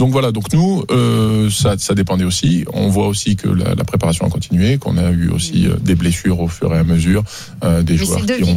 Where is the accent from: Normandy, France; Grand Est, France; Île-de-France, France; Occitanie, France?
Normandy, France; J'ai une petite gueule, moi je suis normand.